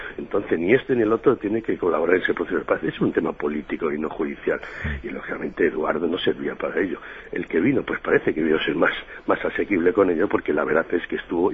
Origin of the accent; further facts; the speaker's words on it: Spain; como español